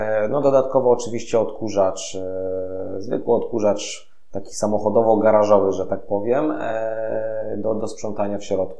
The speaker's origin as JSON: {"language": "Polish", "town": "Zduńska Wola", "region": "Łódź Voivodeship", "country": "Poland", "said": "Natomiast sam jestem ze Zduńskiej Woli i tam również mam swoich klientów"}